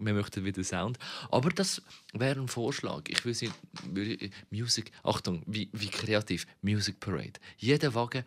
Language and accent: German; Zurich, Switzerland; man weiss ja als Zürcher eigentlich, wo man muss durch